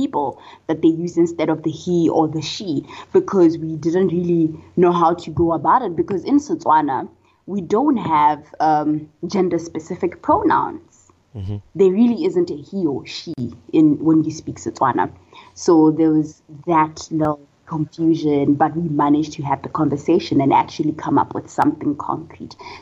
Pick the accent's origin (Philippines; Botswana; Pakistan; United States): Botswana; English is a second language; I'm from Botswana and Bonso is from South Africa. So share Setswana as a language, but it's quite different.